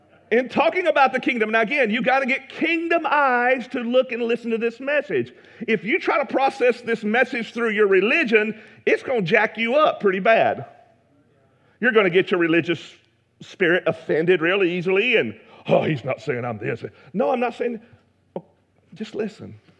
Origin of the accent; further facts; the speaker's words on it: Alabama, United States; I am from Alabama. Can you tell? And being from Alabama, if somebody asks me what I am, according to my status in my state, I'm an Alabamian.